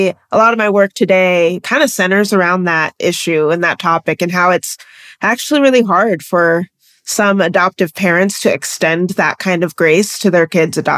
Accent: Washington, United States; also born or lived in Tennessee; I was born in Tennessee, placed in foster care right out of the hospital, basically, and then was adopted across the country to Washington State.

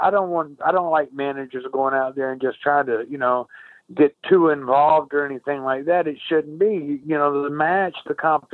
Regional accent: Tampa, Florida, United States; born there; I was born in Tampa, Florida, but I guess it's as much of a hometown as I've ever had. I lived in 21 places before I started first grade in school.

